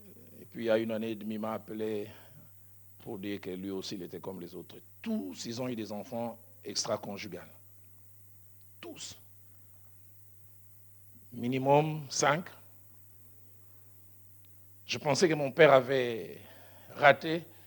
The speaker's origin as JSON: {"language": "French", "region": "Kinshasa", "country": "DR Congo", "tie": "born or raised there", "said": "Je les voyais venir chez nous à Bandal."}